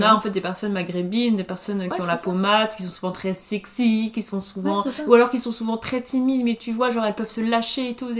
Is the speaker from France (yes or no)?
yes; Cesson-Sévigné, Brittany, France; J'ai grandi à Cesson-Sévigné, voilà.